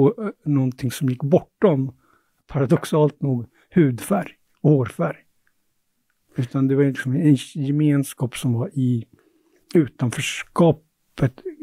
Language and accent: Swedish; Stockholm, Stockholm County, Sweden; För att jag är uppvuxen i Tensta.